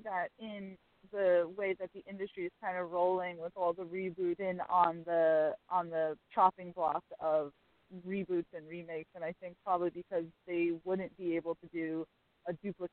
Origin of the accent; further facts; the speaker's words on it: New York, United States; Westchester, New York, kind